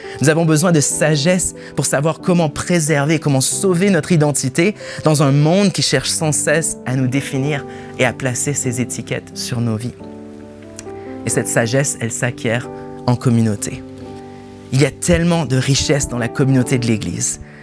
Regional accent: Canada; now in France; Je suis originaire du Canada, donc bien sûr, je suis citoyen français maintenant depuis plus d'un

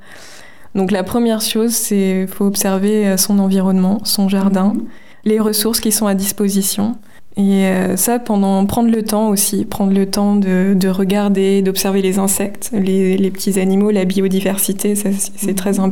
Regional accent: Mittersheim, Grand Est, France; j'ai créé une association dans le village où j'ai grandi, à Mittesheim

